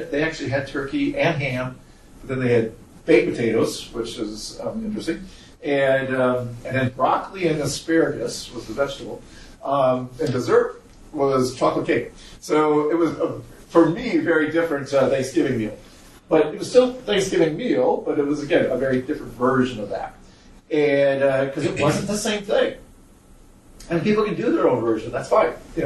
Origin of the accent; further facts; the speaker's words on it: Wisconsin, United States; You know, when I was home, I'm from Wisconsin, for those of you, I think most of you know that by this point.